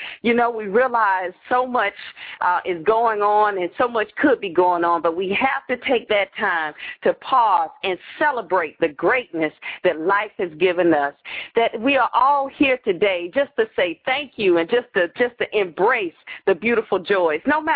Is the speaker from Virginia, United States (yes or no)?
no; Atlanta, Georgia, United States; I didn't know this, and I've learned so much growing up in Atlanta.